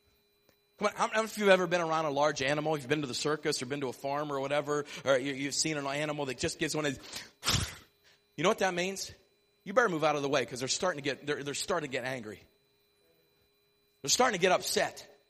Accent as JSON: {"language": "English", "town": "Mount Morris", "region": "Pennsylvania", "country": "United States", "tie": "born or raised there", "said": "To this day, we still don't have a stoplight in my hometown. I'm not kidding. There's more livestock in my hometown than there are people."}